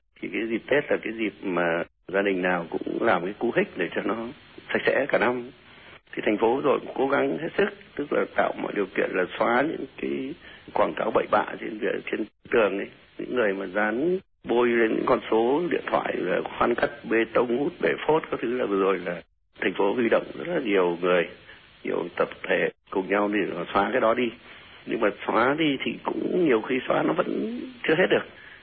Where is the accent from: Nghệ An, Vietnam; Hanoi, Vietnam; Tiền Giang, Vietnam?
Hanoi, Vietnam; Tôi bản thân tôi là một người Hà Nội